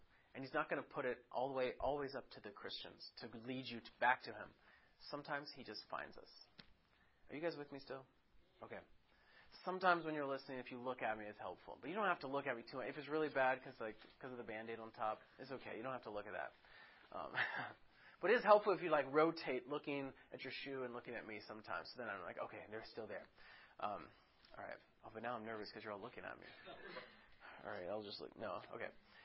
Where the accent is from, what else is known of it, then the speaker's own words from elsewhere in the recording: Kentucky, United States; Remember, I'm from Kentucky originally.